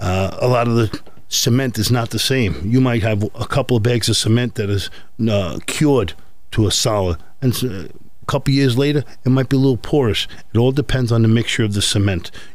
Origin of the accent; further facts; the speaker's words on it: New York, United States; moved away; Well, I'm originally here from New York. I've been out here for the last 9 years. And I'm sorry if I can't get rid of this accent, but it's here to stay.